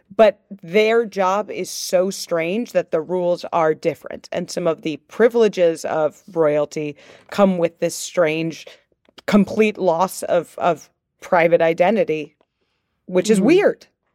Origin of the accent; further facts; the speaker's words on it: Chicago, Illinois, United States; born there; I will call her Kate Middleton because I was born in Chicago.